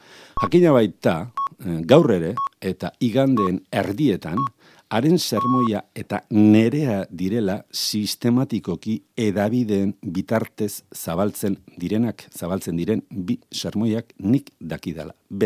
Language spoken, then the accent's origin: Basque; San Sebastián, Basque Country, Spain; born there; ez dut sentisinisten donostiarra naizenik jaiotzez.